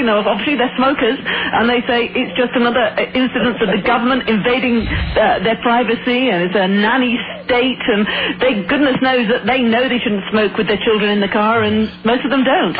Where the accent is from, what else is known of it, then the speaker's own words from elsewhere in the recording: United Kingdom; as somebody who was born and raised in Britain